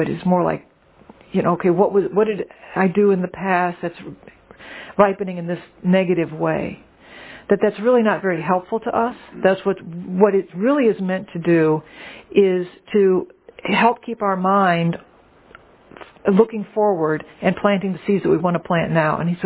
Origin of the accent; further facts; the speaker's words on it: New Orleans, Louisiana, United States; It doesn't help anybody to start talking about, well, you know, I'm from New Orleans.